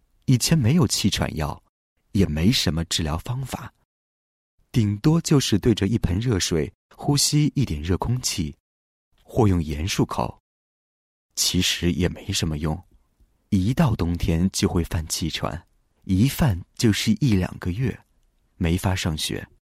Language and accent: Chinese; Chiayi, Taiwan; also born or lived in Hong Kong; 我1961年出生于香港，三岁时随父亲来到台湾嘉义开拓教会，从此在台湾落脚。虽然在基督化家庭长大